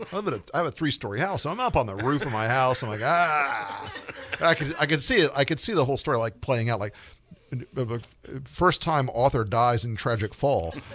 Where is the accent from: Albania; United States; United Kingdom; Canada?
United States; As a Republican, I'm disgusted. As a conservative, I'm repulsed. As an American, I'm just exhausted.